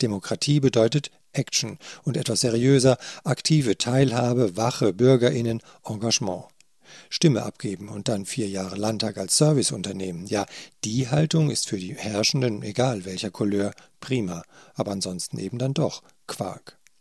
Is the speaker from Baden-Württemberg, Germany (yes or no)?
yes; Freiburg, Baden-Württemberg, Germany; Als Freiburger weiß ich